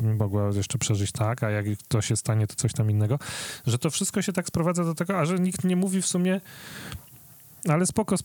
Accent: Warsaw, Masovian Voivodeship, Poland; Ja na przykład rdzennie pochodzę z Ursusa

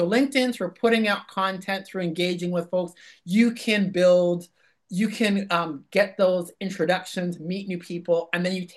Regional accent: Toronto, Ontario, Canada; now in Sydney, Australia; I'm originally from Toronto

